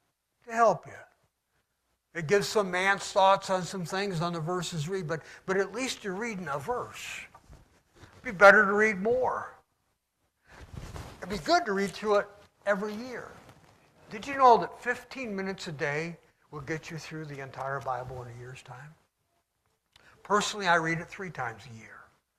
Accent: Owego, New York, United States; And like I say, I grew up in Owego, New York, if any even know where that is.

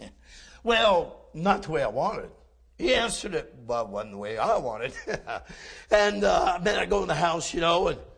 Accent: California, United States; I joined them. I was from California. And they looked at me like, what are you doing here?

